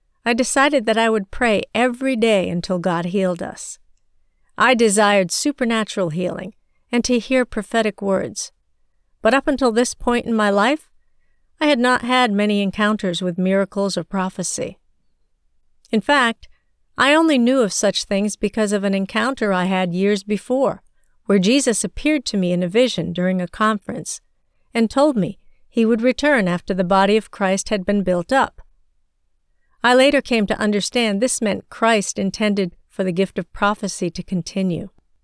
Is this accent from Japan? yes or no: no; China; now in United States; I am Chinese and was born and raised in China to a family that worshiped Buddha and other gods.